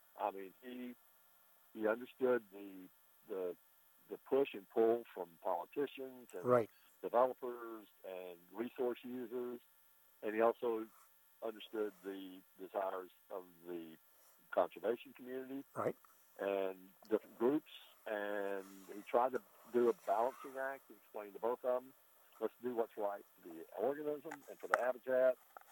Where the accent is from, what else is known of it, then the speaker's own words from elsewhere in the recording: Alabama, United States; I was from Alabama, so he was, I think, a Bama fan